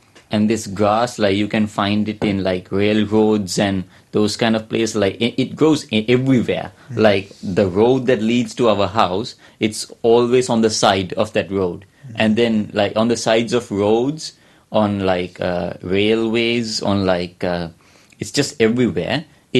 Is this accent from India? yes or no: no; Sri Lanka; now in New Zealand; So yeah, end of 2022, I came to New Zealand from Sri Lanka, right?